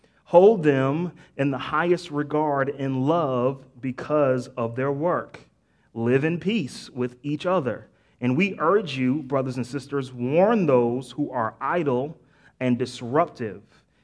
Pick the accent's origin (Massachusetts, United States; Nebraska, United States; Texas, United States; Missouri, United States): Massachusetts, United States; Boston; I'm from Boston, right? D. Brown played for the Celtics.